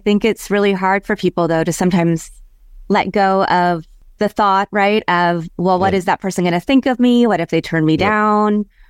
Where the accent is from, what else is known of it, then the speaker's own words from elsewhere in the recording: Kansas, United States; also born or lived in Chicago / Los Angeles / San Francisco / Houston; And I know that because I grew up in Kansas. Yes. And then I lived in Chicago. I've lived in Los Angeles three times now, San Francisco and Houston.